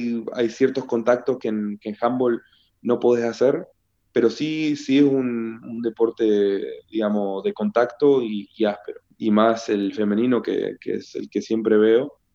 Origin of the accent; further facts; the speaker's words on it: Argentina; cuando me pregunta de dónde soy, le digo, Argentina.